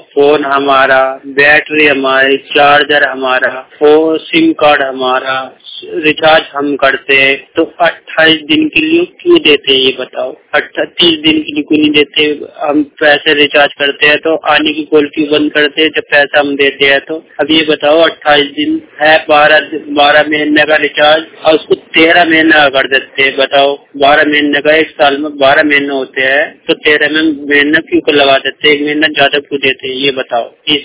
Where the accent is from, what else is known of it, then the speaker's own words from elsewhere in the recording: Meerut, Uttar Pradesh, India; मैं मेरठ का रहने वाला हूँ।